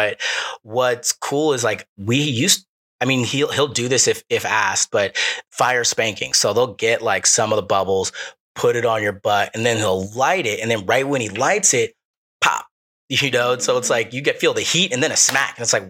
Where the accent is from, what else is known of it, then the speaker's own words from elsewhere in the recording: Los Angeles, California, United States; And I grew up in Los Angeles, so I want the makeup of the play to look like the makeup of Los Angeles